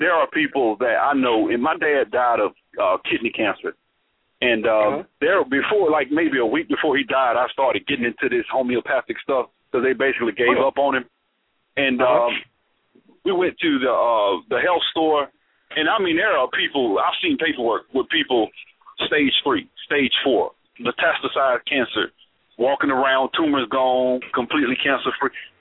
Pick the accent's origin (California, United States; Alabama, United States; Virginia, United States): Alabama, United States; Oh yeah. I'm from Alabama. I know what you're talking about.